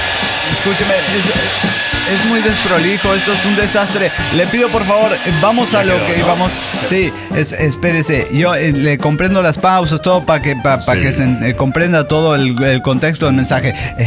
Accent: Torreón, Coahuila, Mexico; Soy el inmortal de Torreón, Coahuila.

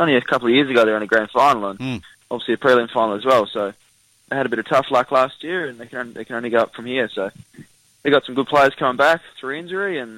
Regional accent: Western Australia, Australia; to come home to my home state and obviously play for a powerhouse club like the Dockers is obviously great for me

